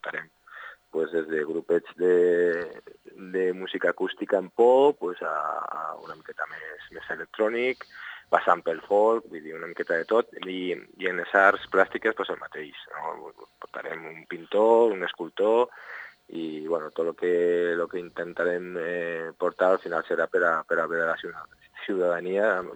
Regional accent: Vinaròs, Valencian Community, Spain; la majoria som de Vinaròs

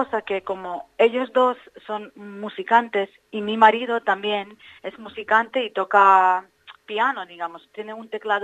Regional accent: Western Ukraine, Ukraine; Spanish is a second language; Sí, somos de parte, bueno, estamos más cerca de Polonia, como en zona más tranquila.

